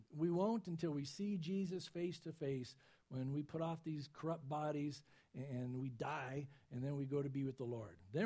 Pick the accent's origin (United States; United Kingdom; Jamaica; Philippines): United States; San Diego, California; You know, I grew up in San Diego, but take a little Dixie cup.